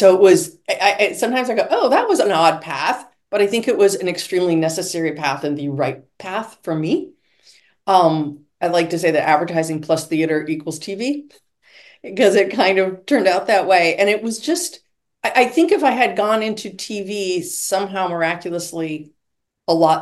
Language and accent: English; Duluth, Minnesota, United States; I grew up in Duluth, Minnesota.